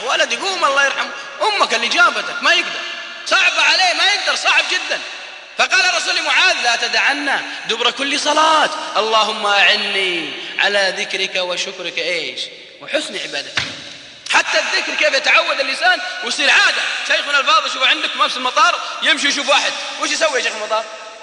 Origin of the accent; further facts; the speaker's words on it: Al-Qassim, Saudi Arabia; والله واحد عندنا في القصيم